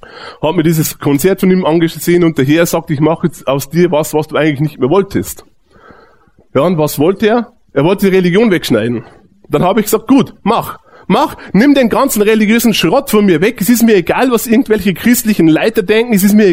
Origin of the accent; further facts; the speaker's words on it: Bavaria, Germany; Ich bin ja aufgewachsen im Bayerischen Wald, das wisst ihr ja. Und da ist ja der absolute Katholizismus